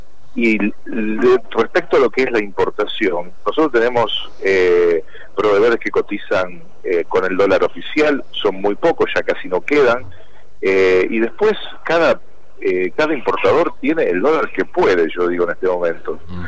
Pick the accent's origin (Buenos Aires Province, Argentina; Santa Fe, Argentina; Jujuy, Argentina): Santa Fe, Argentina; Rosario; now in Buenos Aires, Argentina; Soy rosarino.